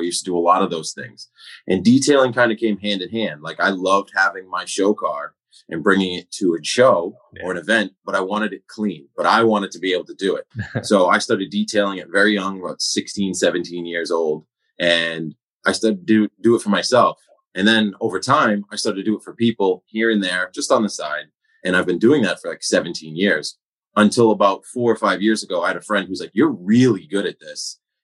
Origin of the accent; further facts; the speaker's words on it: Woonsocket, Rhode Island, United States; So I grew up in Woonsocket, Rhode Island, okay.